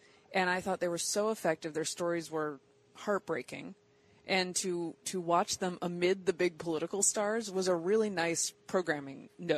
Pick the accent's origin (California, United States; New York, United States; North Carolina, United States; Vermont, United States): North Carolina, United States; I like the way she talks because I'm from North Carolina.